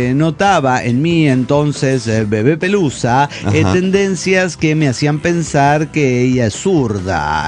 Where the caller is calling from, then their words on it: Zacualpan, Veracruz, Mexico; de Zacualpan, Veracruz, México.